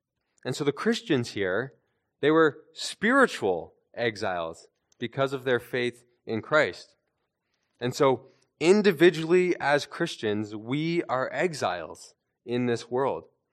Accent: Canada; I was born in Canada. I've lived my whole life in Canada.

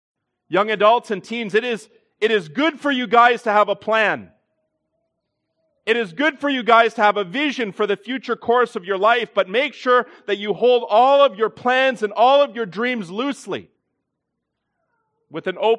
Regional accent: Welland, Ontario, Canada; thought I would be back in Welland, but here I am in Welland. The Lord providentially led me back to my hometown.

